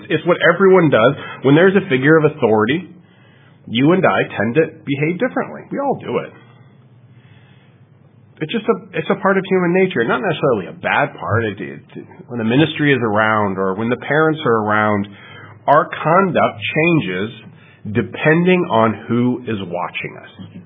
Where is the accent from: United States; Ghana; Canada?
Canada; Being Canadian, I would come back and forth across the border many, many times.